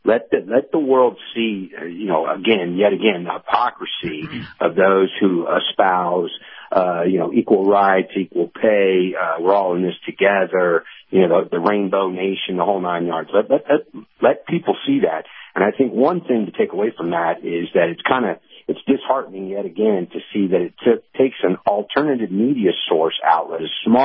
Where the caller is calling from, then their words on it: Seminole, Florida, United States; Seminole.